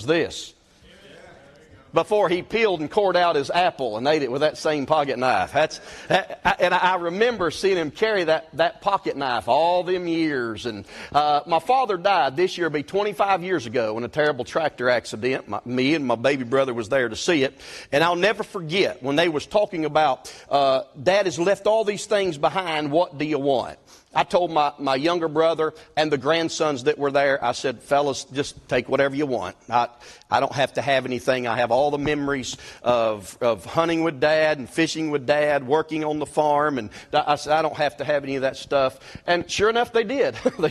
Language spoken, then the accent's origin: English; Kentucky, United States; also born or lived in Illinois; I'm actually a transplant. I was born in Illinois. Amen. It's terrible, right? But I was raised up. My folks moved us back to Kentucky when I was a young boy.